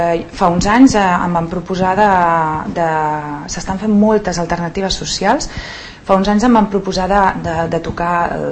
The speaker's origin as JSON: {"language": "Catalan", "town": "Sant Cugat del Vallès", "region": "Catalonia", "country": "Spain", "tie": "born or raised there", "said": "sóc filla de Sant Cugat i m'he criat aquí, tinc el poble realment molt, molt, molt, molt endins, me l'estimo moltíssim"}